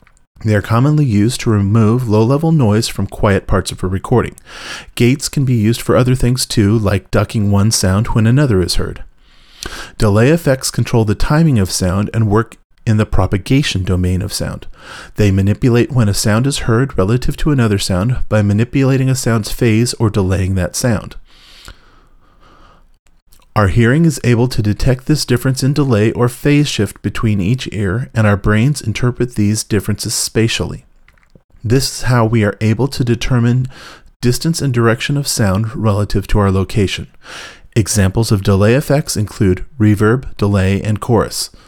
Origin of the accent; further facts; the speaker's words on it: San Francisco, California, United States